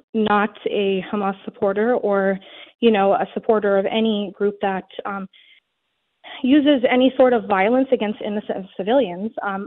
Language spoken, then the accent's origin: English; United States; And as an American, you know, growing up and being Palestinian, I have a little bit of background of knowing a little bit of the historical and context of the situation there.